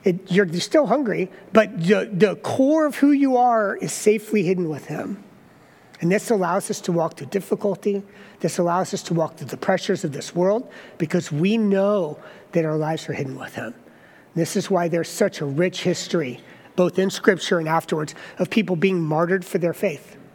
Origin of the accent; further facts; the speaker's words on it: South Carolina, United States; born there; I was born in South Carolina.